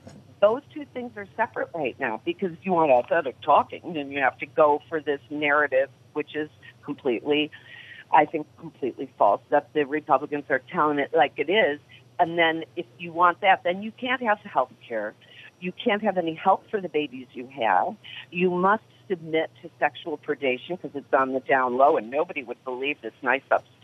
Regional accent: Rochester, New York, United States; born there; now in California, United States; well, I'm in California, and I was born in Rochester, New York, so I haven't lived in the South

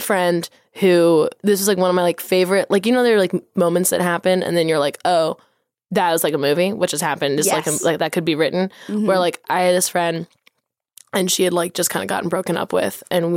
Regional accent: Philadelphia, Pennsylvania, United States; now in New York, United States; because I'm from Philly and then I've been living in New York for the past 4.5 years.

